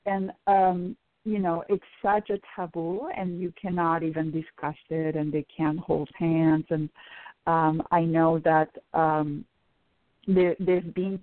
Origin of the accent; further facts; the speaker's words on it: Spain; And I'm from Europe, where, you know, I grew up in Spain, where same-sex marriage was illegal in Spain